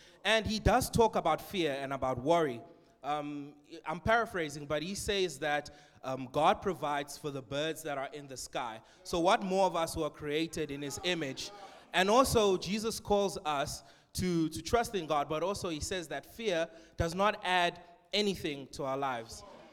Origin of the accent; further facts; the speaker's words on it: Cape Town, Western Cape, South Africa; I grew up here in Cape Town. I'm a Capetonian, if you can tell by my accent, yes. And I spent my whole life in Cape Town